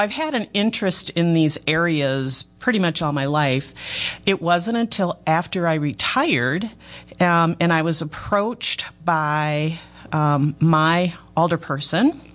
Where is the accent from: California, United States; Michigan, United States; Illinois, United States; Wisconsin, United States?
Wisconsin, United States; La Crosse; now in Beaver Dam, United States; I grew up in La Crosse, Wisconsin, although I've lived in Beaver Dam for almost 40 years.